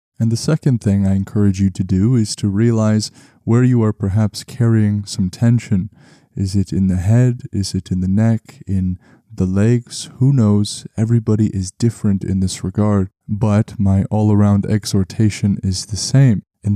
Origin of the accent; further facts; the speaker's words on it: Canada; As is quite uncommon on the show, I am not required to travel very far, being a Canadian myself.